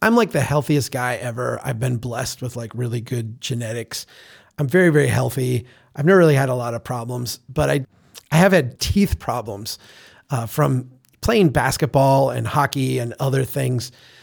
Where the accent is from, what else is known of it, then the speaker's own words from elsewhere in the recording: Minnesota, United States; I come from Minnesota. Minnesota is, you know, the home of Hubert Humphrey and Walter Mondale. We're very progressive in our politics. Yet the whole time I grew up, we were represented by two Republicans.